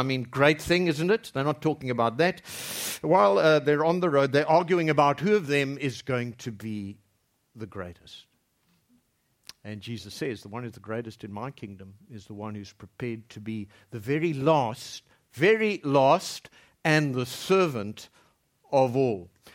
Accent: South Africa; if I'm only sort of legally loyal to my home country, South Africa, because the law requires it

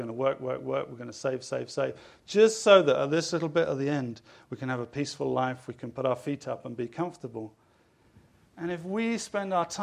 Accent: England, United Kingdom; As I'm English, I think I should start with an apology.

